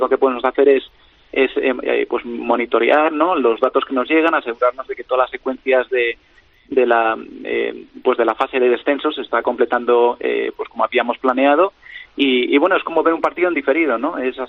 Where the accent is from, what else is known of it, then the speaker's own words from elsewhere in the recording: Madrid, Community of Madrid, Spain; yo tengo que decir que adoro Galicia, pasaba los veranos en San Senso, pero soy de Madrid. Y de hecho mi madre es de Valencia, yo justamente nací en medio.